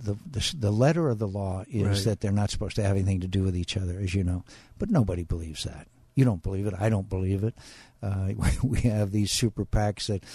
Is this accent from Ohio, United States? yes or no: no; Arizona, United States; You know, my home state of Arizona, we still have nearly half the homes, quote, underwater